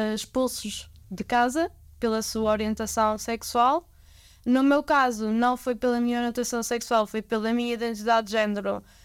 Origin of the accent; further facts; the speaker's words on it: Ovar, Aveiro, Portugal; also born or lived in Porto; apesar que eu ganhei amor pelo Porto por ter estudado lá, eu cresci em Ovar. Eu tenho amor ainda maior por Ovar do que pelo Porto.